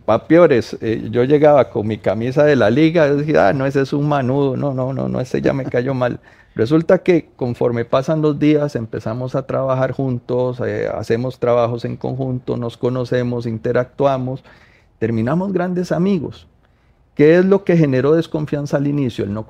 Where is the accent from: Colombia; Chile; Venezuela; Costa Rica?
Costa Rica; entender que todos somos costarricenses y que compartimos este pedacito de tierra